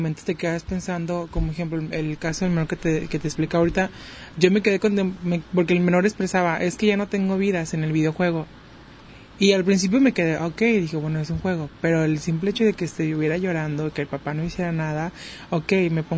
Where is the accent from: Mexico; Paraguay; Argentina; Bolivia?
Mexico; como todo mexicano, lo chistoso de los temas